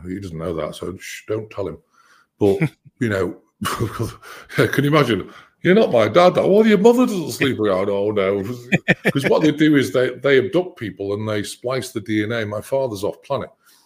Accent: United Kingdom; I'm British

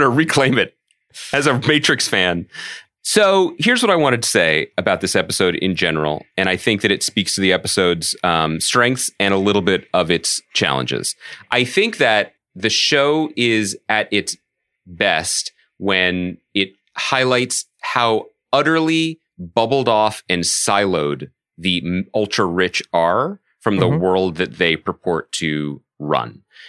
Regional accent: United States; we as American people don't really talk to each other anymore or cross paths anymore.

